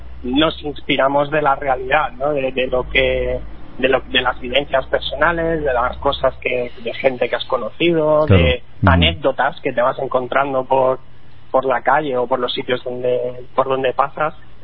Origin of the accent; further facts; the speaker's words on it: Badalona, Catalonia, Spain; porque yo soy de aquí, de Badalona, una ciudad pegada a Barcelona.